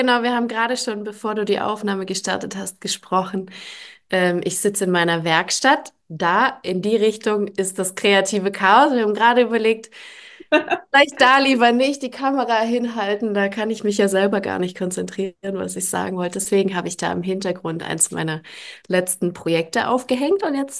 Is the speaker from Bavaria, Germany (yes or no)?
no; Halle, Saxony-Anhalt, Germany; Ich war gerade in meiner Heimatstadt, ich komme aus Halle.